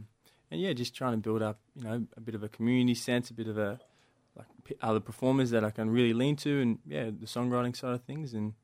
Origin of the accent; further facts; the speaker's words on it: Caboolture, Queensland, Australia; Yeah, and then I spent most of my life growing up around Caboolture. So just our north of Brizzy.